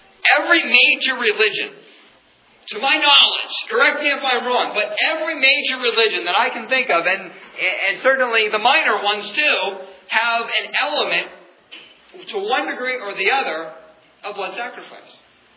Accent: Pennsylvania, United States; when I was a 12-year-old boy growing up in Pennsylvania, of course, I was in the government-run schools

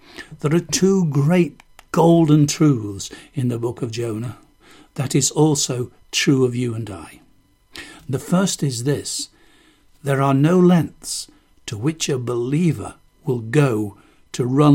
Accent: East Midlands, United Kingdom; accent: Lincolnshire; That's my Lincolnshire thing. I said, "Lord, I'm just from Lincolnshire. Nobody from the Fens became a preacher."

